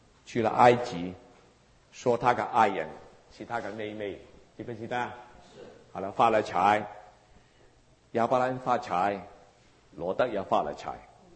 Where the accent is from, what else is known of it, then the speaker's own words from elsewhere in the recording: Hong Kong; 我是从香港来，我个家庭是很穷。